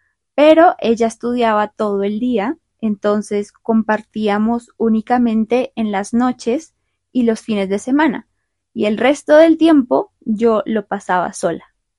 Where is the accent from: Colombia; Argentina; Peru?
Colombia; el español de Latinoamérica, específicamente el de Colombia, que es de donde soy.